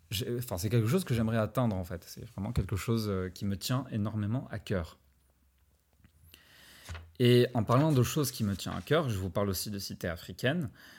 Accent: Morocco; Pour ceux qui ne le savent pas, je suis marocain.

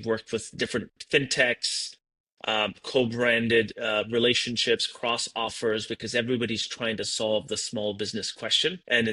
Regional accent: Toronto, Ontario, Canada; I grew up in Toronto, so I knew a lot about the Canada. I worked in the US, I worked in the UK.

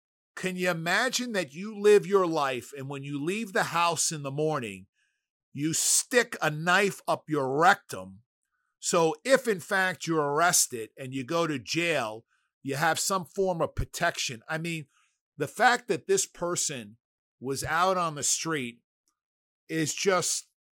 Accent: New York City, New York, United States; I'm born and raised in New York City. And so you have this sense of street awareness, street smarts.

